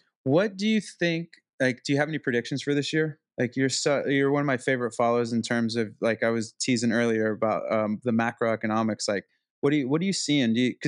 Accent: Indianapolis, Indiana, United States; It's Indianapolis. It's my hometown.

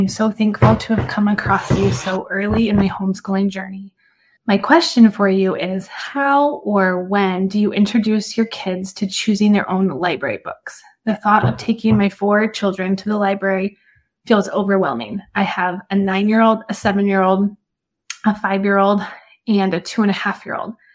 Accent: Lincoln, Nebraska, United States; I'm from Lincoln, Nebraska.

